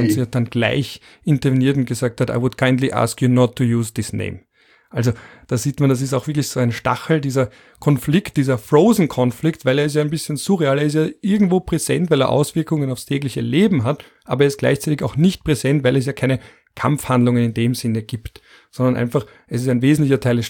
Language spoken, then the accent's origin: German; Vienna, Austria; Ich bin auch Margaretner und dann Wiener und dann, wenn man auf Erasmus ist, ist man auf einmal Österreich.